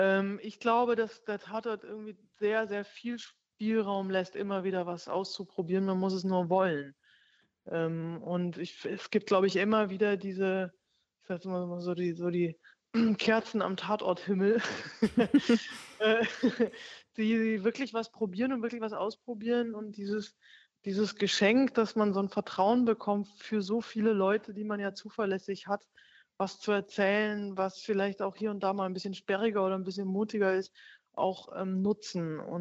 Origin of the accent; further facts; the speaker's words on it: North Rhine-Westphalia, Germany; also born or lived in Bavaria; also ich komme aus Westfalen, ich habe 15 Jahre in Bayern gelebt